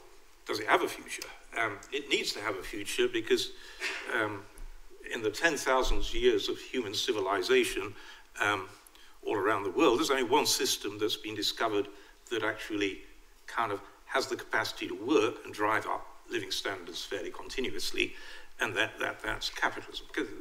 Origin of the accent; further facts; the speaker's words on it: Sheffield, Yorkshire and the Humber, United Kingdom; it occurred in the cities where I grew up, the north of England. I grew up in Sheffield.